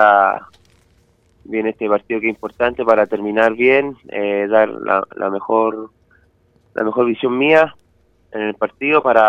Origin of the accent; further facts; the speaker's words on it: Lima, Peru; born there; yo nací en Lima, en Perú, pero toda mi familia es chilena, yo solamente tuve la suerte de nacer allá en Perú